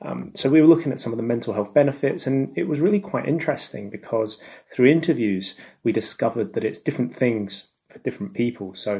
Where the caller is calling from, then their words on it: Edinburgh, Scotland, United Kingdom; I'm calling from Edinburgh in Scotland.